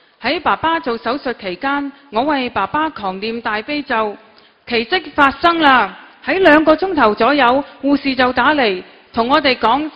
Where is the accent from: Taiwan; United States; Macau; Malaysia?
Macau; 大家好，我是来自澳门的同修